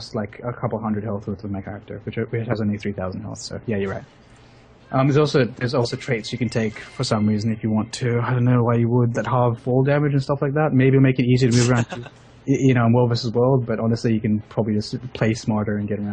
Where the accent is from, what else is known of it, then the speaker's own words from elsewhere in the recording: Australia; I'm Australian, so I played on Euro servers.